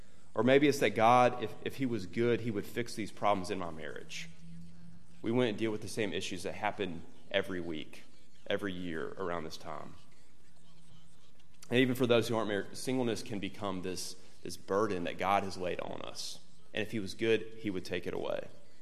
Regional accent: North Carolina, United States; Growing up in North Carolina, basketball is the main sport there, unlike maybe football being the main sport here.

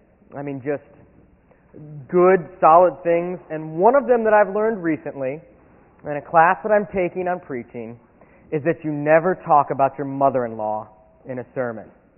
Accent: Tampa, Florida, United States; You see, I grew up in Tampa all my life. I've lived here. I'm a Tampa boy, sixth-generation native.

